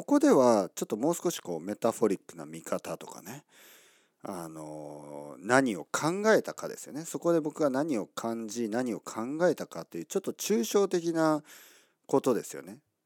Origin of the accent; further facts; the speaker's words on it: Kyushu, Japan; 僕は今九州の田舎、僕の両親の実家、僕の両親の家、僕の実家ですね、僕が生まれ育った場所に来てるんですが